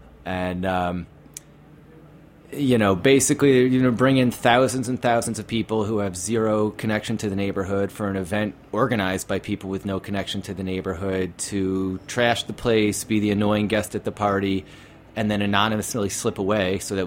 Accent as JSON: {"language": "English", "town": "Chicago", "region": "Illinois", "country": "United States", "tie": "born there", "said": "Don't kill me, but I was born in Chicago, and I love the deep dish pizza."}